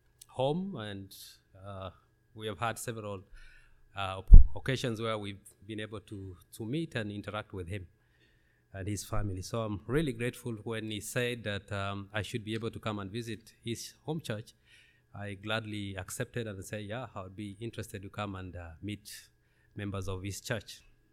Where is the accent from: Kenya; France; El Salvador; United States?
Kenya; Western; as Pastor Thomas said, I come from Western Kenya, which is like 6 hours from Nairobi, the capital city where Brian and Krista are serving.